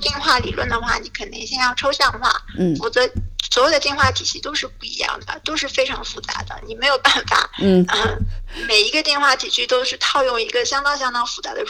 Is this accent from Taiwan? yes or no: no; Shanghai, China; 我本身是上海人，然后我是复旦大学的生物系毕业的本科，然后毕业了以后我就去美国纽约州立大学实习分校去进行博士